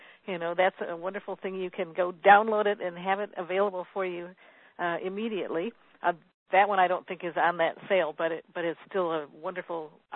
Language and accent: English; Wisconsin, United States; Right, and I like, I'm originally from Wisconsin, so my husband thinks I'm a cheesehead.